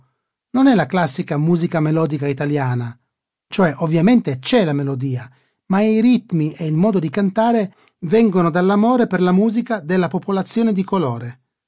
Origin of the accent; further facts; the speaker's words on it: Po Valley, Italy; born there; Io sono nato vicino al Po